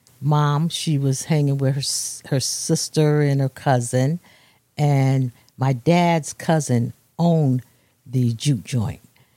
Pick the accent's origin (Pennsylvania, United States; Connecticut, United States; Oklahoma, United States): Connecticut, United States; New Haven; Well, I am a native of the New Haven area. I was born in the Hill. I was raised in the Hill. I went to school in the Hill.